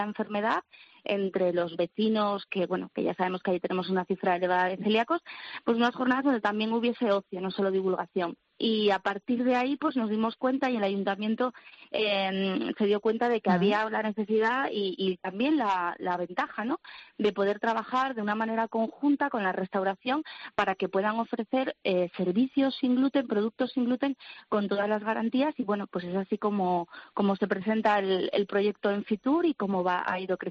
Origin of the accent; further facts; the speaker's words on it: Cangas del Narcea, Asturias, Spain; now in Madrid, Spain; aunque trabajamos a nivel nacional y residimos en Madrid, yo soy de Cangas del Narcea, nacida, criada y tiro para allí siempre que puedo.